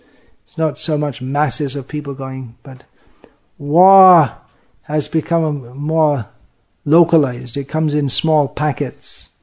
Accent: England, United Kingdom; born or raised there

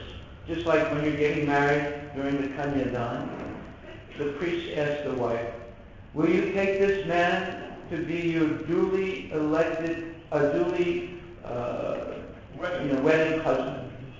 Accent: India; now in United States; No, I'm not crazy. I'm Indian.

